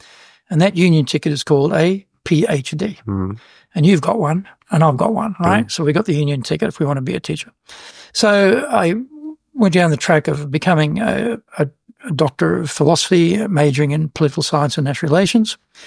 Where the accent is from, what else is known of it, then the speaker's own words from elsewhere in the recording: Brisbane, Queensland, Australia; I grew up in Brisbane, and I did modern Asian studies at university, studying Chinese.